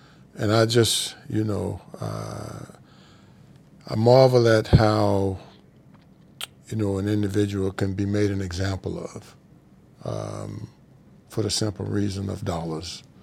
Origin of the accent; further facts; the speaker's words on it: Florida, United States; I always started slow because I'm from Florida, okay?